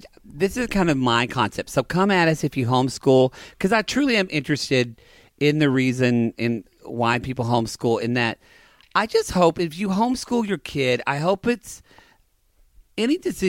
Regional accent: Lone Grove, Oklahoma, United States; I'm from Lone Grove, and we call it Grove Mart.

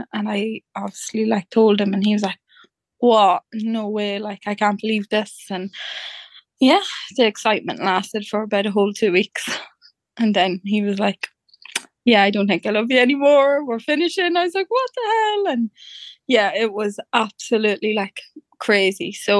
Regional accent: Dundalk, Leinster, Ireland; I'm from Dundalk in County Louth, and I have one baby

